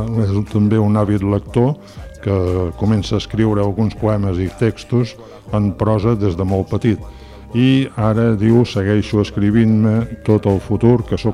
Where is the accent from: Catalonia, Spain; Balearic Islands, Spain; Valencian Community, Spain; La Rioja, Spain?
Catalonia, Spain; Reus; A la gent de Reus ens agrada, com bé sabeu, parlar sempre de que som de Reus, fer-ho saber a tot el món